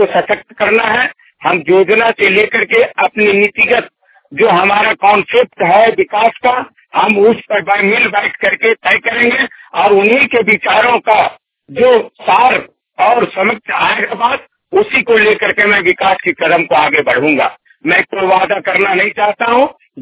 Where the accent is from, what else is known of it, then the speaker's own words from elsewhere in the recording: Simaria, Jharkhand, India; ग्राम अमगावा पंचायत पीरी प्रखंड सिमरिया का रहने वाला हूँ।